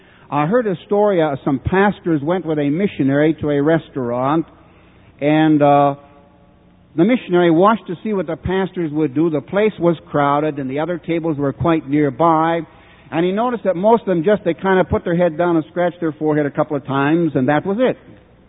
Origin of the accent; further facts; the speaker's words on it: Canada; I'm a Canadian used to colder weather.